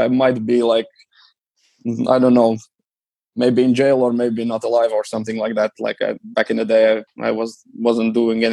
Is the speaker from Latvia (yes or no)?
yes; Riga, Latvia; they spend the money to like build some parks around my hometown, Riga. And yeah, pretty much that's how I saw them. And later on, they started to touring around the schools around Latvia.